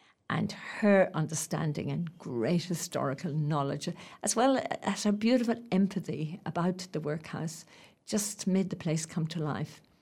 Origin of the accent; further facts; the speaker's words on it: Carrickmacross, County Monaghan, Ireland; And then, of course, to my hometown, Carrickmacross. And again, Carrickmacross has changed so much. It's hard to believe it's the same place that was dull and grey in the 50s and 60s when I grew up.